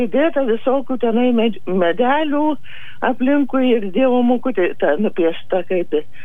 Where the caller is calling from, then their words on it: Klaipėda, Klaipėda County, Lithuania; Čia aš iš Klaipėdos skambinu.